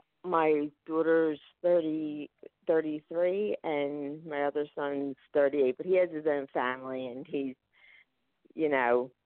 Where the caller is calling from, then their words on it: Philadelphia, Pennsylvania, United States; Philadelphia, Pennsylvania.